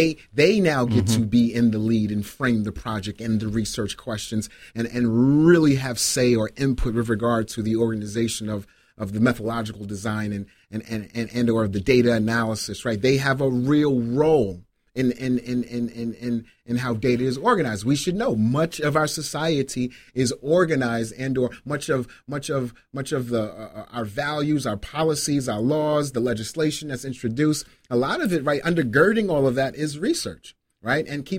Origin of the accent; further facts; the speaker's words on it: Harlem, New York, United States; also born or lived in North New Jersey; So I'm originally from Harlem. You should know that. Also raised in North New Jersey, too.